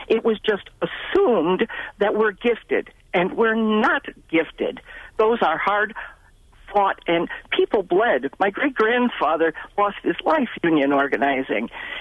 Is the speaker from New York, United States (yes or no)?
no; Illinois, United States; moved away as an adult; now in Eau Claire, United States; I'm from Eau Claire, and I spent my first 30 years in Cook County, Illinois, and we're born knowing that politics is nasty.